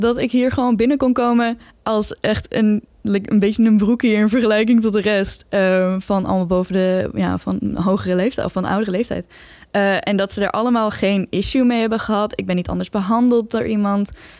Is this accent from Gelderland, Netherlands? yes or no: yes; Duiven, Gelderland, Netherlands; now in The Hague, Netherlands; Nou, ik kom uit Duiven eigenlijk, lekker in de hele mooie oostkant, bij mijn ouders vandaan. En ik ben hierheen naar Den Haag gekomen voor mijn studie.